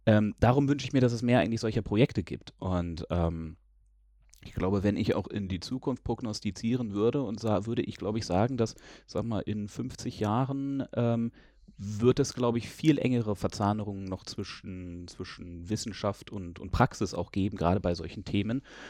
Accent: Berlin, Germany; born there; ich komme gebürtig aus Berlin

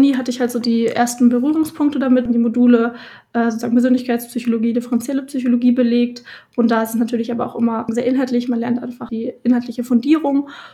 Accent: Dortmund, North Rhine-Westphalia, Germany; ich komme ursprünglich aus Dortmund

